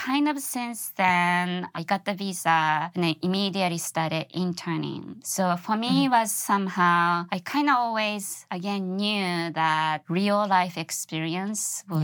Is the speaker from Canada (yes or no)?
no; Japan; English is a second language; now in United States; So I grew up in Japan, and it was a very small town.